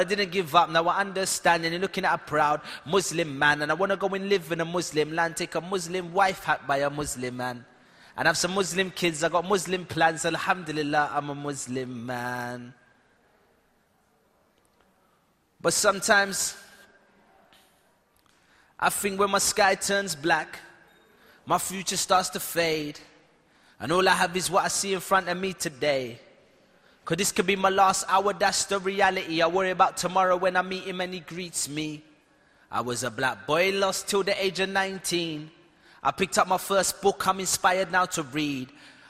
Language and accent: English; London, United Kingdom; I come from London, where it's always cold. It's always raining.